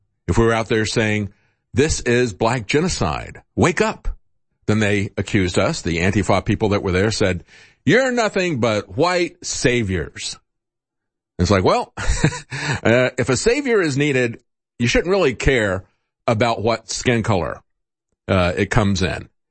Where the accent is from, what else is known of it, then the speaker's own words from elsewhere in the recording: the South, United States; I grew up in the South.